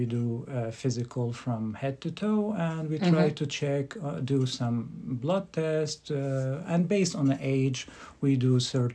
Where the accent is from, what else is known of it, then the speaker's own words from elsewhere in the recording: Syria; English is a second language; also born or lived in United States; I'm originally from Syria. I grew up between Syria and United States. My family been, my uncle's been here like for 60 years. So I've been between both. I grew up over there.